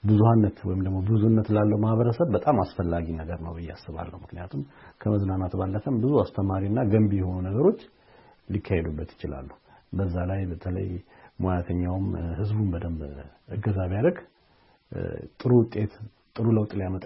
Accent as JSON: {"language": "Amharic", "region": "Addis Ababa", "country": "Ethiopia", "tie": "born there", "said": "የተወለድኩት አዲስ አበባ ነው።"}